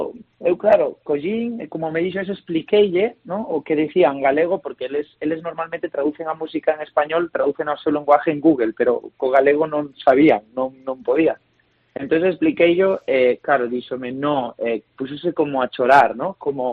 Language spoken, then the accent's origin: Galician; Galicia, Spain; para min, como galego, pois é unha cousa increíble